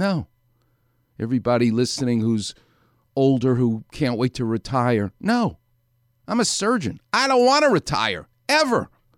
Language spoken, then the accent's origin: English; Queens, New York, United States; Because he's from Brooklyn. I'm from Queens. We speak a little bit better than people from Brooklyn.